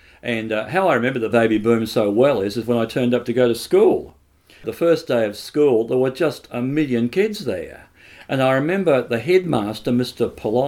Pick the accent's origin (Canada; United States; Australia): Australia; Ferntree Gully, Victoria; I grew up in Ferntree Gully. Just on the main road, just on the corner actually of the road that goes down to Brennick Park.